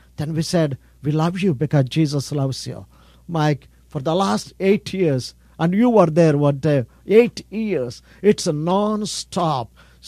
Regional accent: India; I'm from India, pastor from India.

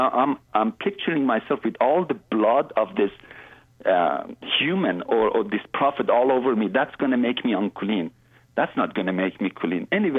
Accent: Iran; I am from Iran. I'm a Muslim.

